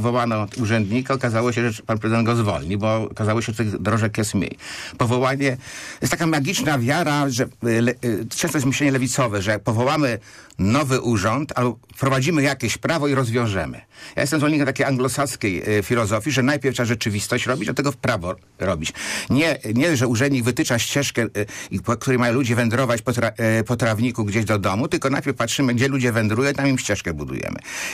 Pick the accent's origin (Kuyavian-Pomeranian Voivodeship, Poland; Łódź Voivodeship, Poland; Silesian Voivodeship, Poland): Kuyavian-Pomeranian Voivodeship, Poland; Bydgoszcz; ja z Bydgoszczy, ale Bydgoszcz zawsze była Wielkopolska